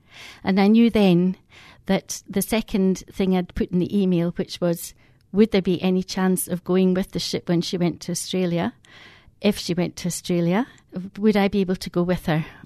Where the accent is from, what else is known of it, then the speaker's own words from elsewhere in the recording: Dunbar, Scotland, United Kingdom; I'm from Dunbar in Scotland